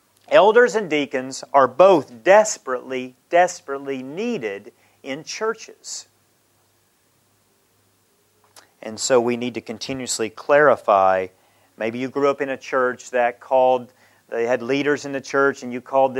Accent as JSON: {"language": "English", "country": "United States", "tie": "born or raised there", "said": "The church I grew up in America had no women deacons."}